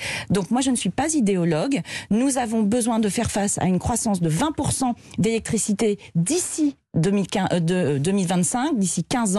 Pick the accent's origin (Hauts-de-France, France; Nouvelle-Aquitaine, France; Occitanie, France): Hauts-de-France, France; Moi, je viens de la Somme, je comprends le besoin de se dire